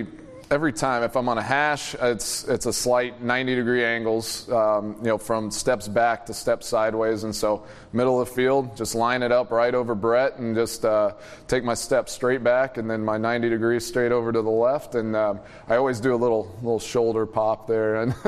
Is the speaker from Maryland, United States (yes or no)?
no; Texas, United States; I mean, I'm from Texas, grew up watching the Cowboys, so being able to kick a field goal right there in the middle of the star will be kind of a cool memory.